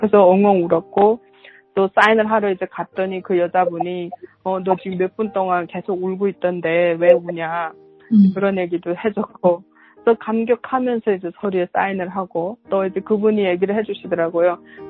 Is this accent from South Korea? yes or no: no; North Korea; now in United States; 내가 북한 사람이라는 거를